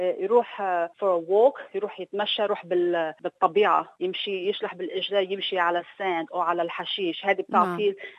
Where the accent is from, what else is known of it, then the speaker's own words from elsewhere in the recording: Lebanon; نحن عرب ونحن لبنانية